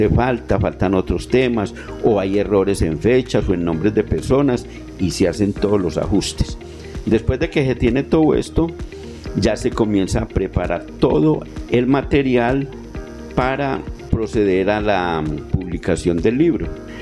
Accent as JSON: {"language": "Spanish", "town": "Pueblo Rico", "region": "Risaralda", "country": "Colombia", "tie": "born or raised there", "said": "recuperar la historia y la memoria cultural de mi tierra natal, de Pueblo Rico."}